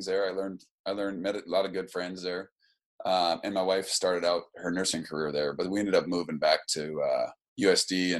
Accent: Caputa, South Dakota, United States; my early childhood was in a little town called Caputa. That's Caputa. And it's a little tiny town, just about 13 miles outside of Rapid City.

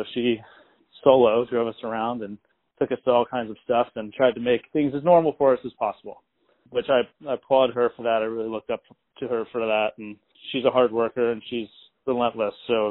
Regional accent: Dundalk, Maryland, United States; I grew up in Maryland, born in an area called Dundalk. I don't know how familiar you are with Maryland. Kind of like the southeastern corner just outside of Baltimore City.

